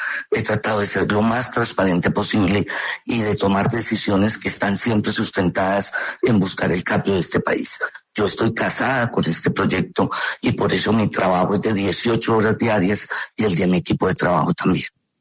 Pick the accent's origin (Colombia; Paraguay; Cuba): Colombia; Antioquia; Me decepciona mucho llegar a Antioquia, como fui este fin de semana a mi tierra